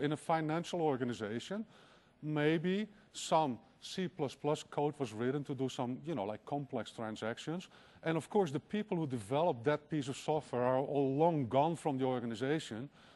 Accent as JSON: {"language": "English", "country": "Netherlands", "second_language": "English", "said": "It's a Dutch band. I'm from Holland."}